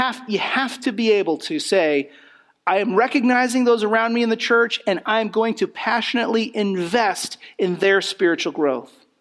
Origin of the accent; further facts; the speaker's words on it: United States; one of the unfortunate byproducts of growing up in America is that our primary question is often just, what do I want?